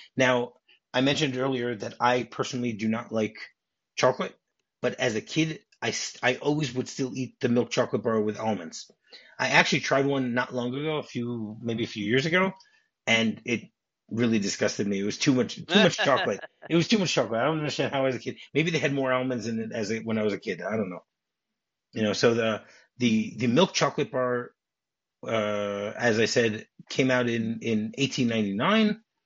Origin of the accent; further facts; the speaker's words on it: New Jersey, United States; I grew up in New Jersey, and we always went to Asbury Park.